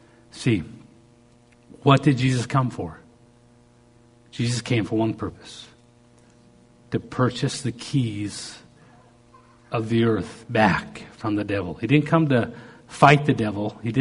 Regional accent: Canada; I'm a Canadian boy.

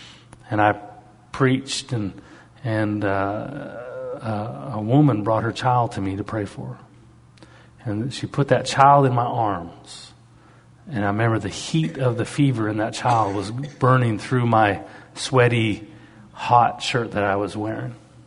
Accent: Canada; And I'm Canadian. Canadians drive, hey, you're in my space, back off.

